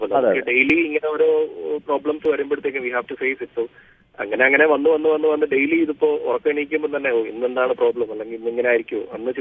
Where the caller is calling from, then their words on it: Abu Dhabi, United Arab Emirates; Doctor, ഞാൻ അബുദാബിയിൽ നിന്നാണ് വിളിക്കുന്നത്.